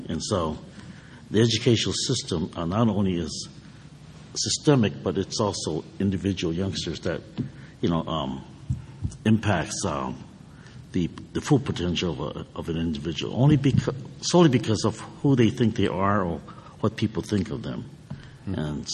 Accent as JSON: {"language": "English", "town": "Chicago", "region": "Illinois", "country": "United States", "tie": "born or raised there", "said": "so being the only one growing up in Chicago, you know, they didn't say, oh … you're Japanese-American."}